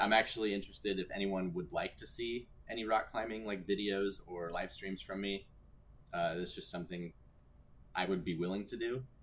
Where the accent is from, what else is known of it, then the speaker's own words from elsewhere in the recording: Nebraska, United States; I'm originally from Nebraska